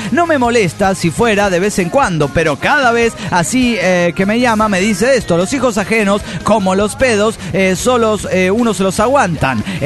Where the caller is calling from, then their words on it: Santa Fe, Argentina; desintegrado de Santa Fe, Argentina.